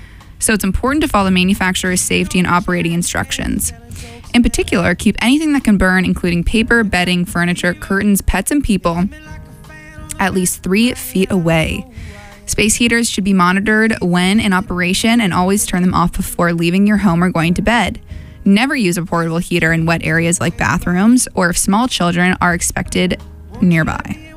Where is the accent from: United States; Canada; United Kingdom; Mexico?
Canada; this artist is Canadian, and I'm Canadian